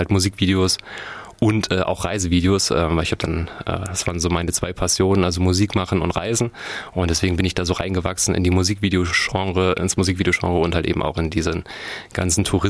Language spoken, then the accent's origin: German; Bad Hersfeld, Hesse, Germany; now in Erfurt, Germany; Na, ich wohne in Erfurt seit 7 Jahren, komme aber eigentlich aus Bad Hersfeld, also Hering-Werra, Grenzgebiet quasi zu Thüringen.